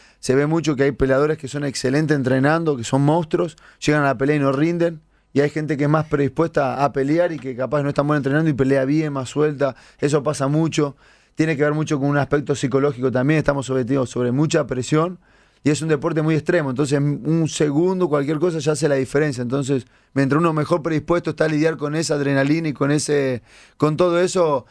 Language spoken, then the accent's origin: Spanish; La Plata, Buenos Aires Province, Argentina; cuando vivía en La Plata, ¿no? Yo soy platense, para el que no sabe, cuando vivía en La Plata y estaba ahí terminando la escuela